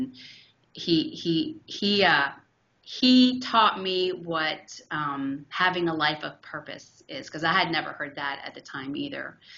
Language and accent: English; Miami, Florida, United States; I grew up in Miami. Great town to grow up in the 70s. It was just awesome. The beach was my backyard.